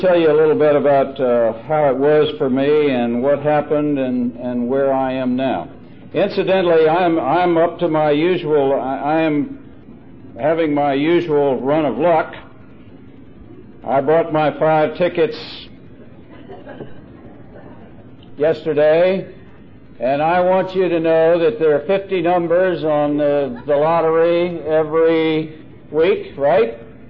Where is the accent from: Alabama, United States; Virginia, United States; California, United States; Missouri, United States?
Virginia, United States; Arlington; I grew up in Arlington, Virginia, with this very successful kind of family.